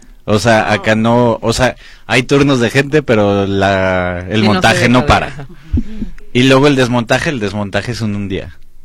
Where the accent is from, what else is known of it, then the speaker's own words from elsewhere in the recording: Mexico; Como buenos mexicanos dejamos todo para el último